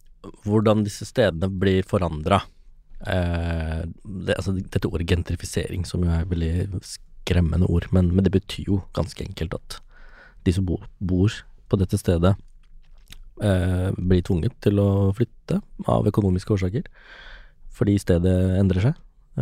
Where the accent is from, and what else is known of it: Ås, Akershus, Norway; born or raised there; also born or lived in Sri Lanka / Japan